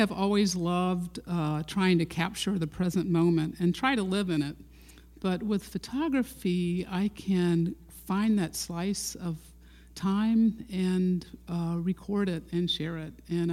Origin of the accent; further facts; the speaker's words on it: Jacksonville, Florida, United States; Well, when I grew up here in Jacksonville, Arlington was just a tiny new suburb, and I spent all my time across the street in the woods.